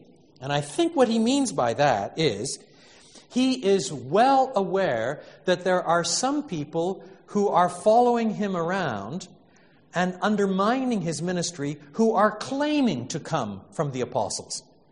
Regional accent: Canada; I'm a Canadian

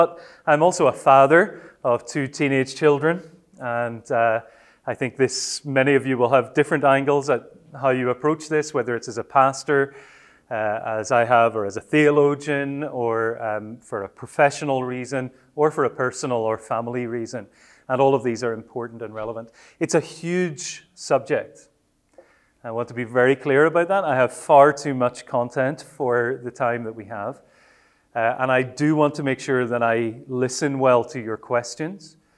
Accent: Northern Ireland, United Kingdom; I come from Northern Ireland, so we do speak English there, but maybe in a slightly different way. I hope you can follow my accent.

